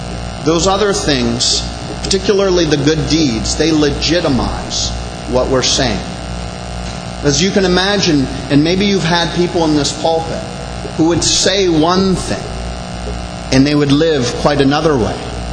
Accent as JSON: {"language": "English", "country": "Canada", "said": "we're cheap Scottish Canadians, so we had this dinner for two coupon, so we had to go."}